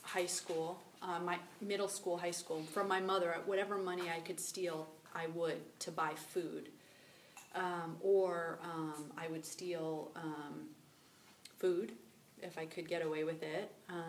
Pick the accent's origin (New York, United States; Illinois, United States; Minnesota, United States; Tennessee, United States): New York, United States; Manhattan; moved away as an adult; in the 70s when I was born, and I grew up in Manhattan and lived there until 7 years ago.